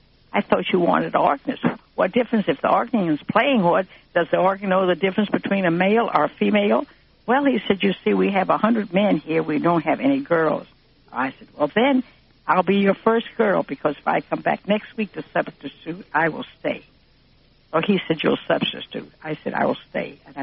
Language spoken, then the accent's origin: English; Louisiana, United States; now in New York, United States; Oh, I came up from Louisiana. In fact, I hope to go down there next week to pay a little visit.